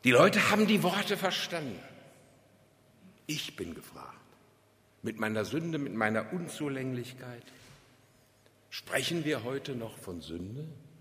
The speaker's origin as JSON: {"language": "German", "town": "Bünde", "region": "North Rhine-Westphalia", "country": "Germany", "tie": "born or raised there", "said": "Bünde, ist ja meine Heimat."}